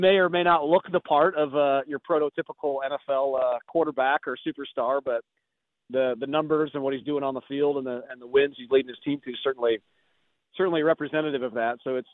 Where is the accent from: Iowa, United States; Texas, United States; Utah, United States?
Iowa, United States; Iowa City; this is coming from a dyed-in-the-wool Hawkeye fan here, born and raised in Iowa City and a Hawkeye